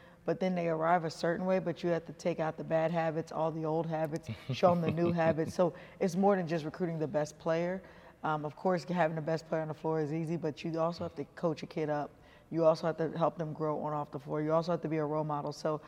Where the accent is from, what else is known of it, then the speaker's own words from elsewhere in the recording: New Jersey, United States; I'm from Jersey, Philly area, so mm-hmm. when I was younger, he's coming out of Lower Merion High School.